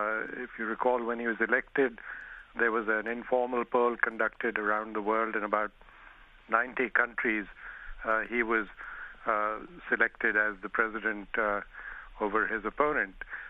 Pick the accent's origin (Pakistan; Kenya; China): Pakistan; particularly in the region where I come from South Asia and Pakistan in particular.